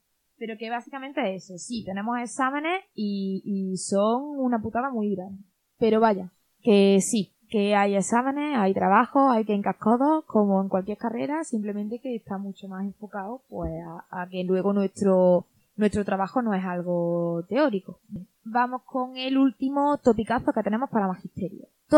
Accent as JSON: {"language": "Spanish", "region": "Andalusia", "country": "Spain", "accent": "Andalusian", "said": "interpretar no es andaluz. ¿Sabes? Yo tengo que saber castellanizar y tengo que saber hablar sin que se note mi acento y, entre comillas, perder mi acento."}